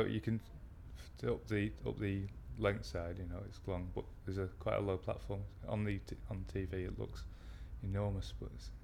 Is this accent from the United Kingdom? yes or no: yes; Liverpool, North West England, United Kingdom; age 26, I'm from Liverpool.